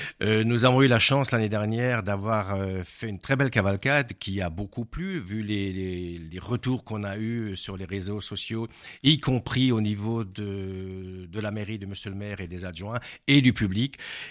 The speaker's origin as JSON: {"language": "French", "town": "Colmar", "region": "Grand Est", "country": "France", "said": "chez nous, à Colmar, nous avons décidé une élection au suffrage universel."}